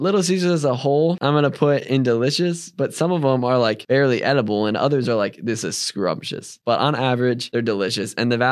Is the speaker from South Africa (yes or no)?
no; Michigan, United States; I definitely miss growing up in Michigan.